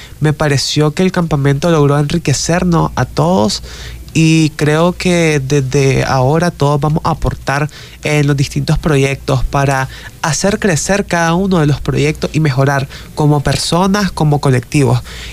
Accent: Nicaragua; a tomar acciones para mejorar nuestra realidad como nicaragüense.

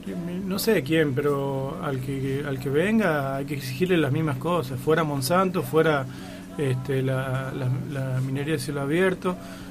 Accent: Santiago del Estero, Argentina; born there; un músico que nació en un lugar muy musical, diría, muy folclórico, como es mi pueblo, como en general la provincia de Santiago del Estero.

